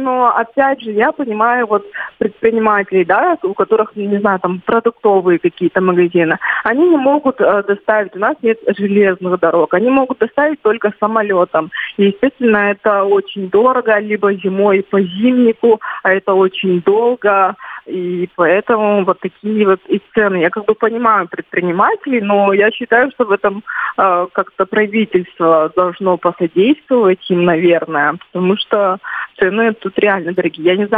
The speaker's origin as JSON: {"language": "Russian", "town": "Yakutsk", "region": "Sakha Republic", "country": "Russia", "moved": "as an adult", "lives_now": "Mirny, Russia", "said": "Я, например, сама из Якутска, это столица Республики Саха-Якутия. И когда 8 лет назад я переехала в Мирный"}